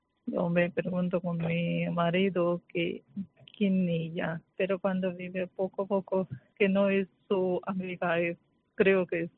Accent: Pakistan; now in Spain; Soy de Pakistán.

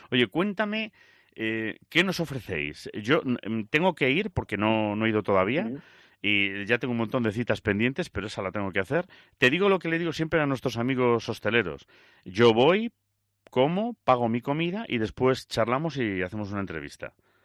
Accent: Galicia, Spain; Yo soy gallego de origen y no me quedan mal las vieiras

